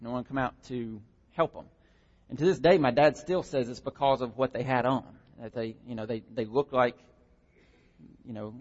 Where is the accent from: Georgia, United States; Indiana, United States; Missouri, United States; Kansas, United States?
Georgia, United States; Rydell; I grew up on Skyline Farm, rural Route 1, Rydell, Georgia, 30171. That was our address.